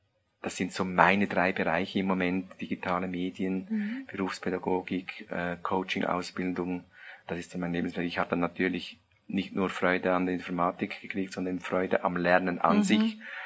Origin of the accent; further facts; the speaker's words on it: Switzerland; ist bei uns in der Schweiz heißt die Matura, nachgeholt.